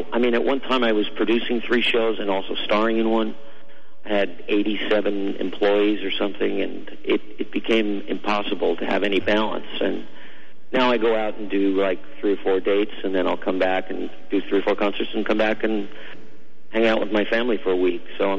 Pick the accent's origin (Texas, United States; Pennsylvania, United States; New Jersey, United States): New Jersey, United States; West Orange; also born or lived in New York City; I was born in Manhattan and New York, and then we moved out when my mom and dad got divorced and moved out to West Orange, New Jersey, live with my grandparents